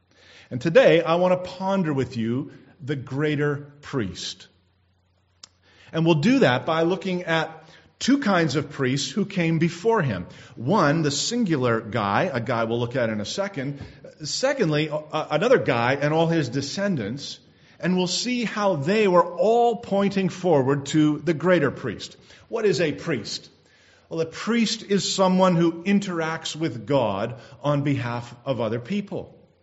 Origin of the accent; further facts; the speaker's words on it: Canada; I didn't know that, and I'm a Canadian.